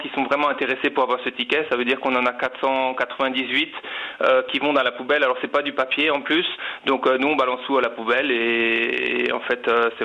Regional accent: France; Je suis français.

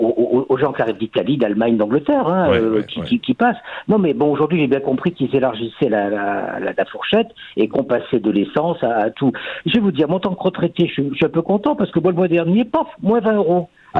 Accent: France; parce qu'on est Français

